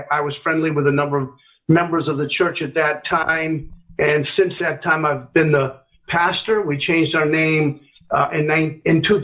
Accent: Worcester, Massachusetts, United States; I was doing evangelism in the city that I grew up in here in Worcester, Massachusetts, and handing out Christian literature.

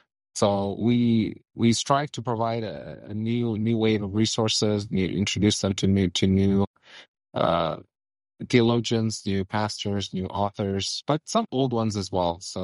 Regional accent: Carlisle, Pennsylvania, United States; I was born and raised here in Carlisle, Pennsylvania, born into a Christian family, and was raised

